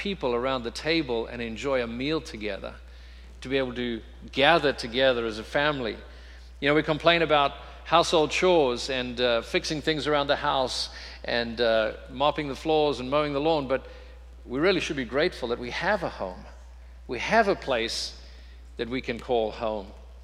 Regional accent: South Africa; now in United States; it's not something we grew up celebrating in South Africa.

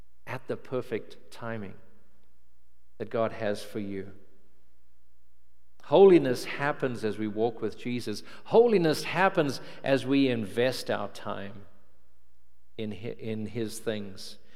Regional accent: Cape Town, Western Cape, South Africa; moved away as an adult; now in New Orleans, United States; I grew up in Cape Town, South Africa, and just 6 years ago had moved to America with no idea that I would ever see New Orleans, let alone live there.

